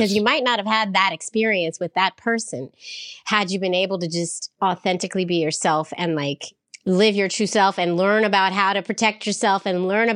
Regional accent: San Francisco, California, United States; Well, I was young, and I grew up in San Francisco.

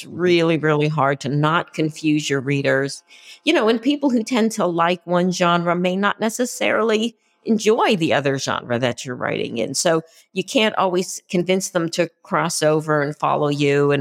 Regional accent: Concord, Massachusetts, United States; I grew up near Concord, Massachusetts, which is just like completely soaked in American Revolutionary history.

